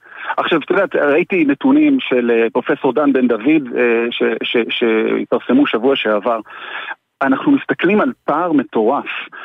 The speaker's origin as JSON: {"language": "Hebrew", "town": "Tel Aviv", "region": "Tel Aviv District", "country": "Israel", "said": "אני תל אביבי ואני מזדהה עם זה."}